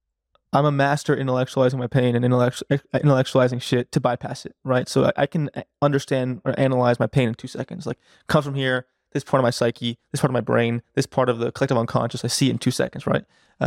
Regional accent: New York City, New York, United States; I'm from New York City. My parents are from Ecuador, but I'm from New York City.

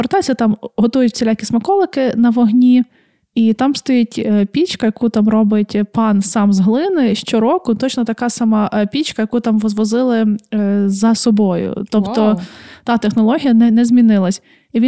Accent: Khmelnytskyi Oblast, Ukraine; вирішила навідати края, та звідки я родом. У мене там трошки Галичини намішано, трошки Буковини, і я така вся файна подоляночка. І, отже, поїхала я в Сатанів. Це, скажімо, як Трускавець Хмельницької області

